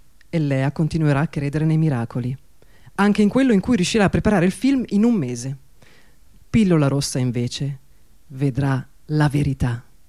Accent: Lecco, Lombardy, Italy; born there; also born or lived in Rome; sono tedesca di origini, però sono nata a Lecco, quindi sono brianzola di origine, cioè non di origine, insomma, di adozione, e poi sono diventata romana per molti anni, ho fatto il centro sperimentale anch'io, e poi sono diventata sarda di adozione

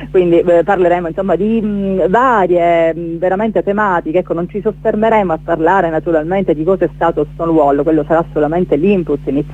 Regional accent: Catania, Sicily, Italy; now in Palazzolo Acreide, Italy; Io non sono natia palazzolese, ma sono catanese, ma ho scelto praticamente di vivere

